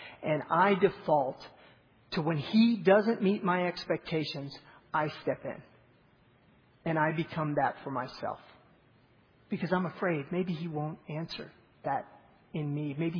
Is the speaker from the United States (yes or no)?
yes; Atlanta, Georgia, United States; I grew up in the South in Atlanta, and there are Christmas trees.